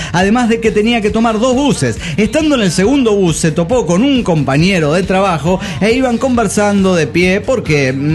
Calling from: Ciudad del Carmen, Campeche, Mexico; de Ciudad del Carmen, Campeche, México.

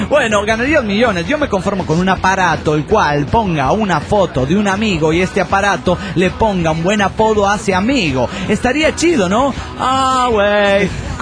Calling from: El Bolsón, Río Negro, Argentina; del Bolsón, Argentina.

